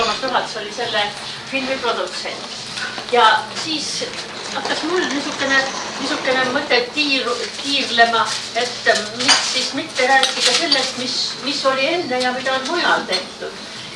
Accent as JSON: {"language": "Estonian", "town": "Kolovere", "region": "Lääne County", "country": "Estonia", "tie": "born or raised there", "said": "elasin seal Kolovere riigi hoolekandekoolis , elasin ja olen võib-olla üks vähestest , kes on Kolovere lossis sündinud ja üles kasvanud ."}